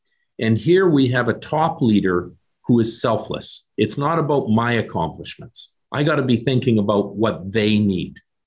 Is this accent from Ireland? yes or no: no; Canada; I come from Canada.